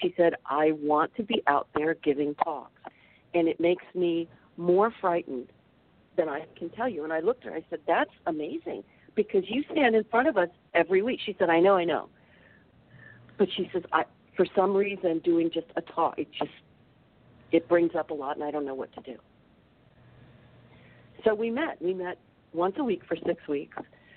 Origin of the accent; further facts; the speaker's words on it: Midwest, United States; Well, I was born in 57, but still, that sort of growing up in the Midwest, it still felt very present, the 60s, trust me.